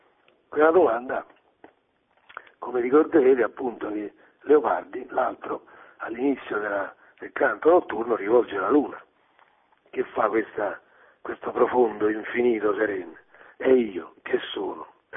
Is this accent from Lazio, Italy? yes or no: yes; Zagarolo, Lazio, Italy; un corso che faccio io a Zagarolo, nel mio paese.